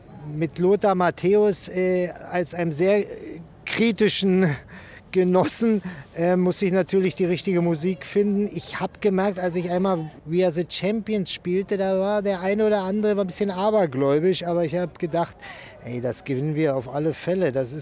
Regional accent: Germany; Ich meine, ich bin Deutscher, der ist hier, erkennt mich als Fußballer.

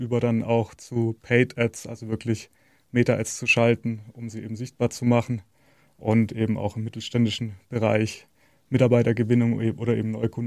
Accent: Geisingen, Baden-Württemberg, Germany; now in Freiburg, Germany; Momentan wohne ich in Freiburg. Ursprünglich komme ich aus Geising, das ist auch nicht so weit von Schaffhausen.

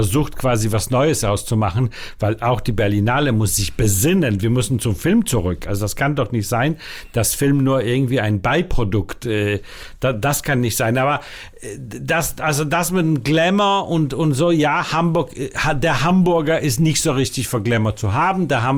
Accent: Warsaw, Masovian Voivodeship, Poland; German is a second language; Ich bin in Warschau geboren und da aufgewachsen und so weiter.

